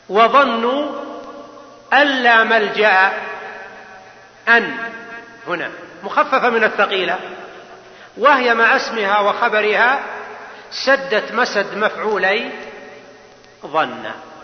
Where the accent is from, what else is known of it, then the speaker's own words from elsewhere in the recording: Buraydah, Al-Qassim, Saudi Arabia; وأنا من بريدة